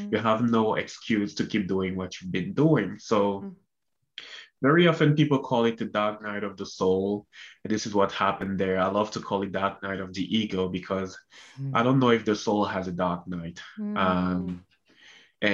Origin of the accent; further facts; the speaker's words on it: Cameroon; moved away as an adult; also born or lived in Canada; I was born and raised in Cameroon, Central Africa. My dad is from West Africa, and he met my mom in Cameroon, decided to stay there. So I was born and raised there until I was 24.